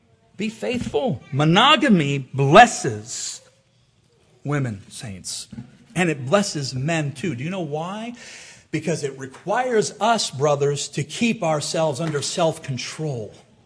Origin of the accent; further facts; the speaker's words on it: Michigan, United States; I'm from Michigan.